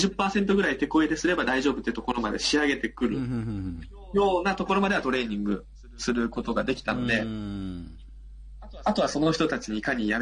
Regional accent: Osaka, Japan; 私大阪出身でして、

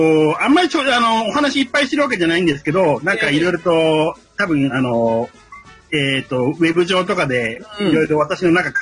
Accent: Hokkaido, Japan; moved away as an adult; also born or lived in Tokyo; 20代の頃は、北海道から、まあ、東京に上京してきて

